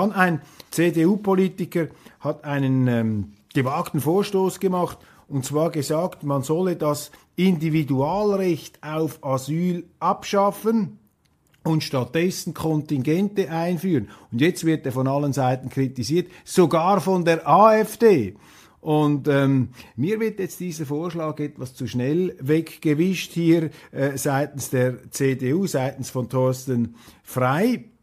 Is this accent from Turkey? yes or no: no; Switzerland; da zieht es einem als Schweizer gleich die Schuhe aus.